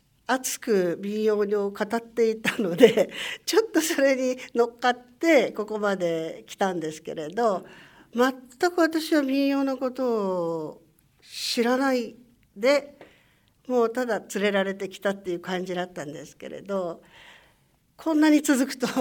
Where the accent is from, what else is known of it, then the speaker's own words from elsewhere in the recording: Tokyo, Japan; 私は東京育ちなんですけど、なんとなくそれが分かるんですね。